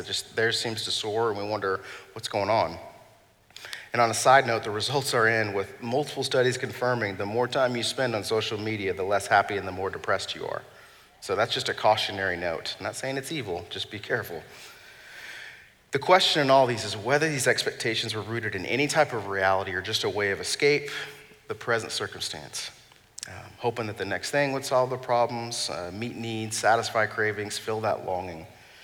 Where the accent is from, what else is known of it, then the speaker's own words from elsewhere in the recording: Dallas, Texas, United States; This was especially poignant for me when I grew up in Dallas.